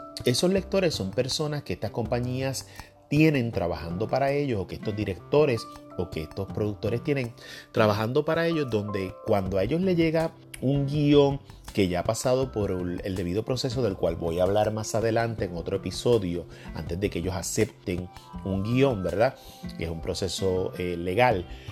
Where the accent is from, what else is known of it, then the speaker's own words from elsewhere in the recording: Puerto Rico; now in Los Angeles, United States; Esa es una de las cosas que vi de aquí de Los Ángeles. Cuando llegué, a diferencia de Puerto Rico, con muchas ocasiones nosotros podemos aceptar proyectos